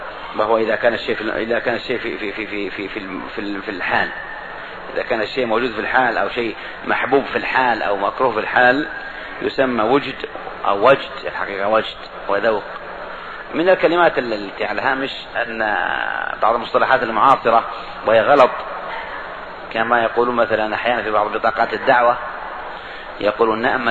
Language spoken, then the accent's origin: Arabic; Morocco; لما دخل الوقت عندنا في المغرب وين يروح يصلي؟